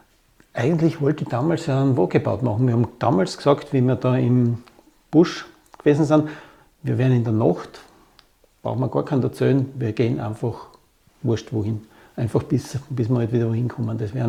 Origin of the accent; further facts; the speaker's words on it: Austria; Und das ist meine Heimat, mein Daheim.